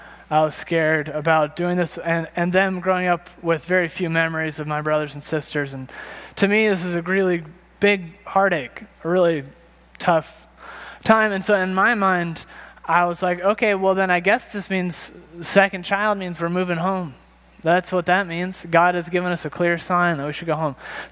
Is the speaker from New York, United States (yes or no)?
no; North Carolina, United States; I am not from here. I'm from North Carolina, and I'm sure my friends find that fact annoying because I talk about it so much and how much I love it, and I miss my family